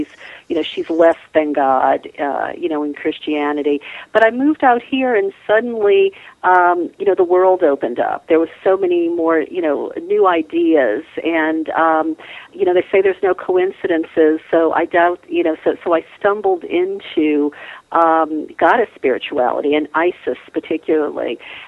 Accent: New Orleans, Louisiana, United States; now in California, United States; I grew up in New Orleans, and that was the Bible Belt.

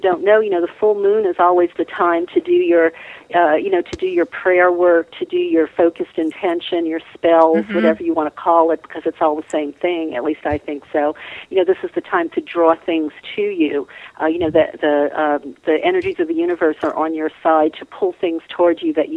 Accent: New Orleans, Louisiana, United States; now in California, United States; I grew up in New Orleans, and that was the Bible Belt.

